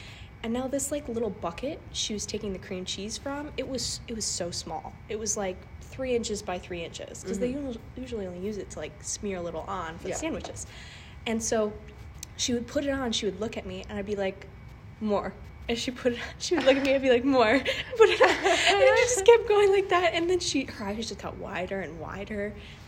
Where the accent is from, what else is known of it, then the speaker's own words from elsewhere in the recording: New York, United States; I am from New York and I know good bagels, and I didn't know whether or not I'd find a good bagel place where I lived in Copenhagen